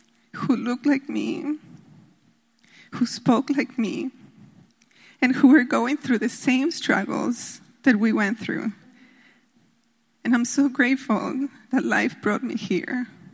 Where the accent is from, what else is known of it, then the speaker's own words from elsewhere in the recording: Andean region, Ecuador; English is a second language; moved away; also born or lived in Spain; I am from the Andean region. They didn't send me to my town, but it didn't matter. I went to the mountains, and after a decade of being in Spain, I finally was in college, and I was going back to my country.